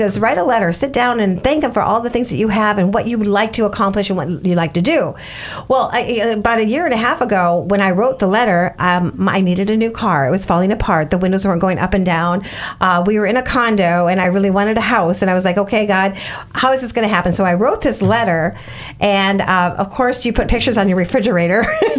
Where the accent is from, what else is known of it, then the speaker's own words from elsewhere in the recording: Milwaukee, Wisconsin, United States; now in Florida, United States; I'm from Milwaukee, Wisconsin. I never thought I'd live in Florida.